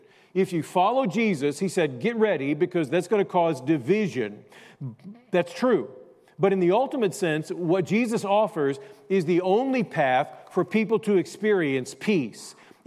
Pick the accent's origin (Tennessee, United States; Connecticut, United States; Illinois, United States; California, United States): Illinois, United States; Cahokia; also born or lived in East St. Louis; So St. Louis, East St. Louis, and then my hometown, Cahokia, Illinois. In time, that became a pretty rough area.